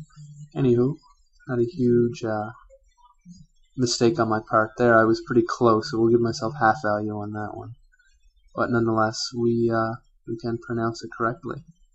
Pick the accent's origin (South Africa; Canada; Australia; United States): Canada; I knew this individual was from Canada, but lo and behold, he's from my hometown, which is only has a population of about 20,000 people